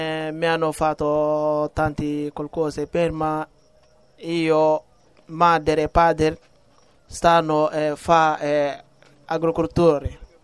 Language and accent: Italian; Mali; Italian is a second language; now in Italy; Vengo da Mali, sono maliano.